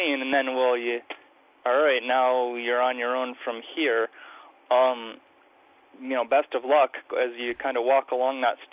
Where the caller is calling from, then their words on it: Canada; I came across you guys a couple weeks ago as a Canadian listener.